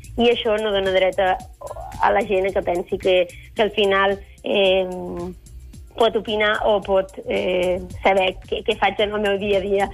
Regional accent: Girona, Catalonia, Spain; Sí, i soc de Girona, i molta gent diu, però ets de Girona, has viscut tota la vida, si ets de Girona, he viscut tota la vida.

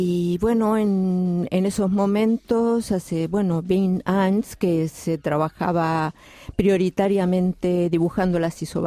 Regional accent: Argentina; now in Terrassa, Spain; Sí, sóc argentina.

